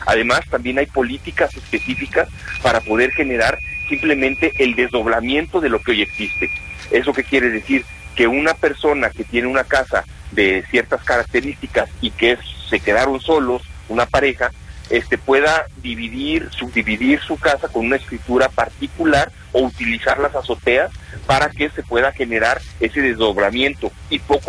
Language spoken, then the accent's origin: Spanish; Guadalajara, Jalisco, Mexico; nosotros como sociedad, como tapatíos, como miembros de una ciudad de 5 millones de habitantes